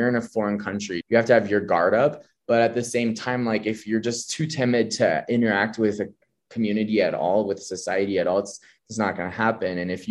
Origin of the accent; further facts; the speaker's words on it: Reno, Nevada, United States; also born or lived in China; I was from Reno, which is really, you know, relatively small town. And I just had that small town mentality.